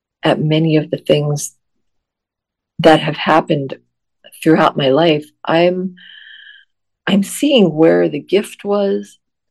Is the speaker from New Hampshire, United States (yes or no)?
no; New Jersey, United States; growing up in New Jersey, like Kat did, and living there for a good portion of my life